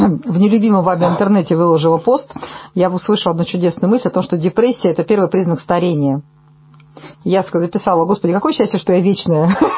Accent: Siberia, Russia; Нет, вообще я сибирячка, но вот понятно.

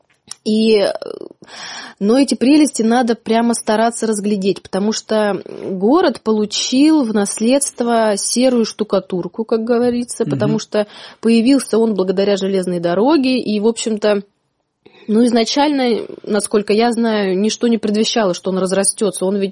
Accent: Novosibirsk, Novosibirsk Oblast, Russia; Родилась я в Заельцовском районе, в лесу, что называется, в поселке, который включался в черту города. Но вскоре, к семилетию, к первому классу, я переехала в центр.

